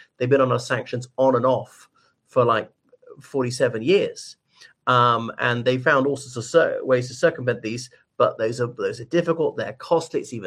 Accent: Ireland; from Ireland, and I'm discussing the wave of demonstrations rocking Iran right now.

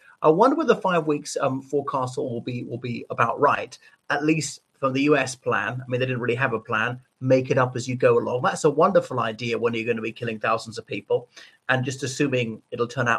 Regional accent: Ireland; from Ireland.

